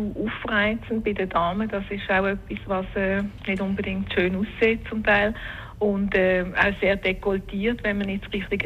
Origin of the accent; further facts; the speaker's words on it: Switzerland; Was aber eigentlich bei uns in der Schweiz eher üblich ist